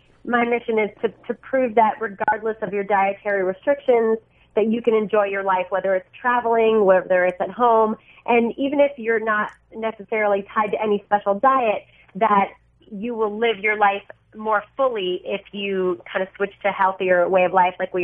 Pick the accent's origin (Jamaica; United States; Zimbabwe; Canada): United States; Miami, Florida; also born or lived in Colombia; I love the stuff that I grew up with. I grew up in Miami, and I was born in Colombia, so I love food.